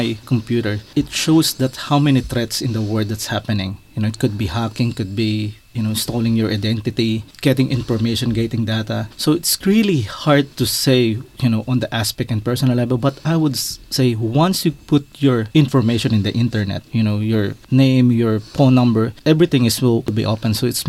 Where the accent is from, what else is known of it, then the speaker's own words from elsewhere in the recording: Makati, Metro Manila, Philippines; I grew up in Makati, but originally my grandparents is from Samar in Visayas. My father is from Catbalogan, my mother is from Basay Samar.